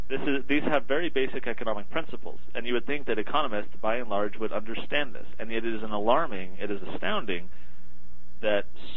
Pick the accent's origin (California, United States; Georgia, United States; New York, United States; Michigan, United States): California, United States; San Diego; So I'm from San Diego, and there were, in 2007, some really ravishing fires, specifically in the area of San Diego that I live in, or grew up in, I should say.